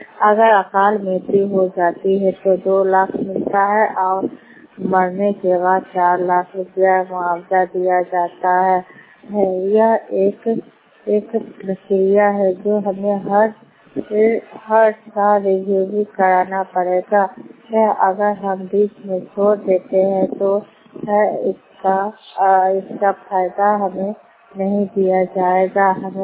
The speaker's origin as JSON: {"language": "Hindi", "town": "Jagda", "region": "Bihar", "country": "India", "said": "मैं जगदा के रहने वाली हूँ, नालंदा जिला हरनौत ब्लॉक से।"}